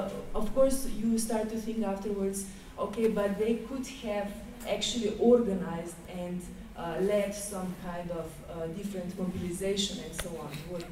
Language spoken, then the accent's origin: English; Slovenia; English is a second language; I come from Slovenia, ex-Yugoslavia